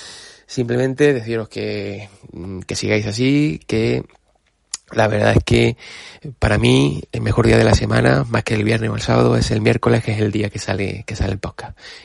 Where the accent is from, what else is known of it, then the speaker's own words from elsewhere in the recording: Córdoba, Andalusia, Spain; Soy de Córdoba